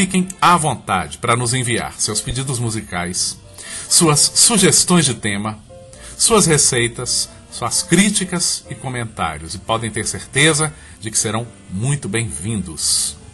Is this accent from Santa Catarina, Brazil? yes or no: no; Sete Lagoas, Minas Gerais, Brazil; eu sou mineiro de Sete Lagoas